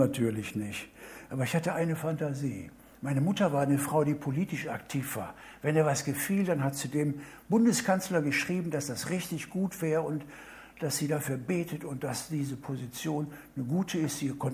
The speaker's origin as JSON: {"language": "German", "town": "Duisburg", "region": "North Rhine-Westphalia", "country": "Germany", "tie": "born or raised there", "said": "da kam mir nach Duisburg, wo ich groß geworden bin"}